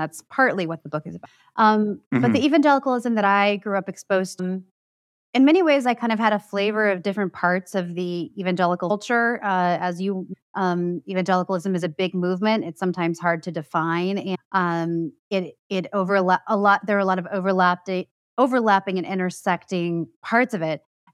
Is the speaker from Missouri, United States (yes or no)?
yes; Kansas City, Missouri, United States; So I grew up in the Midwest, Kansas City, Missouri, in the 80s and 90s.